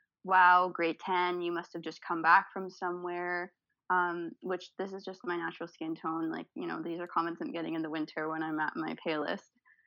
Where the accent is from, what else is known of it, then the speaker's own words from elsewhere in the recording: Vaughan, Ontario, Canada; I'm originally from Vaughan, which is close to Toronto.